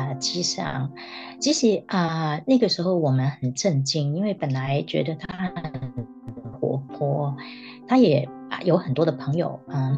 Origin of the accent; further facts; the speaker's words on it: Hong Kong; moved away as an adult; also born or lived in Taiwan; 其实呢，我是香港人，但是呢，我18岁就到台湾读大学。